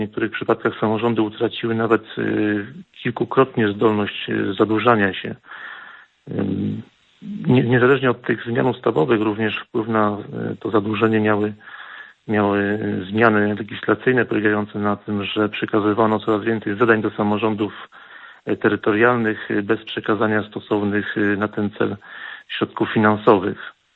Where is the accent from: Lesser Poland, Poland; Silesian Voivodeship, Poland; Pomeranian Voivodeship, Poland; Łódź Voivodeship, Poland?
Lesser Poland, Poland; pochodzę z Małopolski